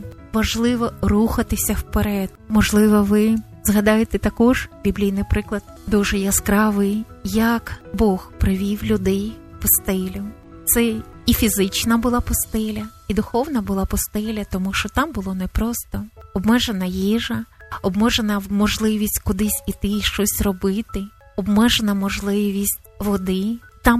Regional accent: Kyiv, Ukraine; хоча я киянка

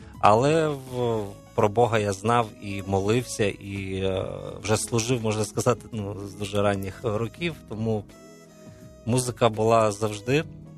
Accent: Volyn Oblast, Ukraine; я виріс на Волинській області, 20 років там прожив, в принципі.

